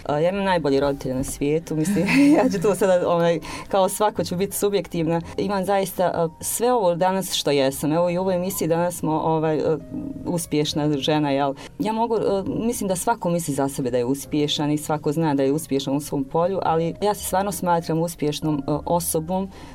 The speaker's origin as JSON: {"language": "Bosnian", "town": "Brčko", "region": "Brčko District", "country": "Bosnia & Herzegovina", "tie": "born or raised there", "said": "rođena sam u Brčkom, živim u Brčkom. Brčko je moj grad i uvijek je god da sam bila, otišla i tu sam se opet vratila i tu dišem."}